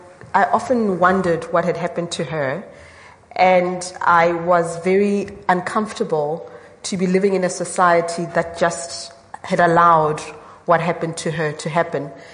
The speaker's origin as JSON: {"language": "English", "country": "South Africa", "said": "because I felt that I managed, as a South African citizen, as a woman, to articulate a final rebuke to Jacob Zuma before he left."}